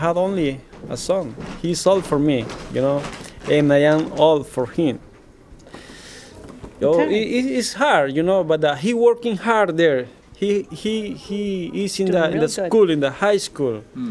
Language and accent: English; Eritrea; I'm from Eritrea.